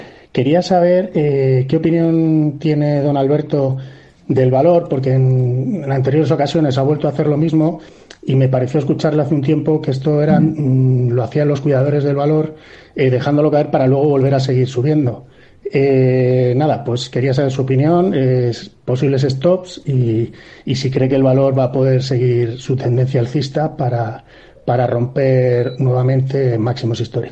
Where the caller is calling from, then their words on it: Madrid, Community of Madrid, Spain; de Madrid.